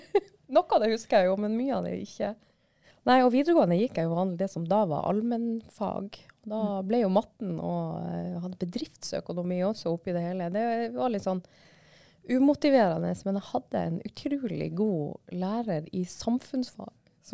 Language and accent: Norwegian; Andøya, Nordland, Norway; Nei, jeg vokste opp på Andøya. På 80-tallet, og der hadde vi ikke barnehager på den tiden.